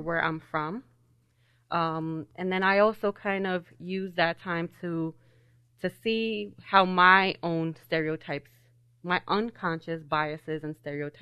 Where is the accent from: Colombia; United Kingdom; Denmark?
Colombia; disclose that I'm Colombian. So, for example, since I was a kid, every time that I'm like, oh, yeah, I was born in Colombia